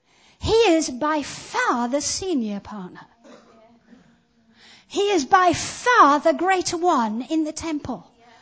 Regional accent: Zimbabwe; I grew up in Africa, in Zimbabwe. And my mum and dad used to go to the local C of E. It was a big, grand place in Salisbury. Well, it's Harare now.

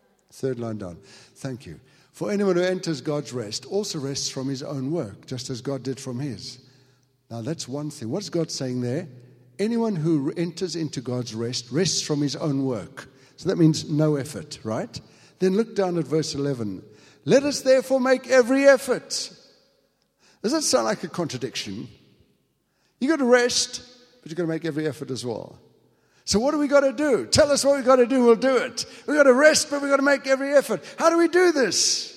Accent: England, United Kingdom; But you know, we're English, and English people are wise.

